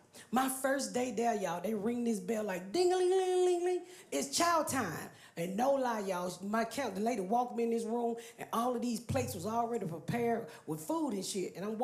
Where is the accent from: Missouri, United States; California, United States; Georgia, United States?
Georgia, United States; Atlanta; back in the day when I lived, when I grew up here in Atlanta